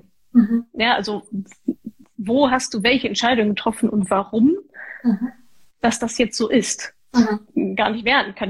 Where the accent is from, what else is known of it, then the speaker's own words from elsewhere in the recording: North Rhine-Westphalia, Germany; ich komme aus dem Ruhrgebiet, ja, Arbeitermentalität